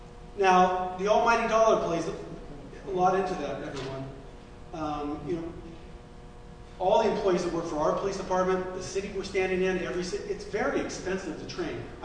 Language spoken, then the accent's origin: English; California, United States; I was born and raised in the East Bay.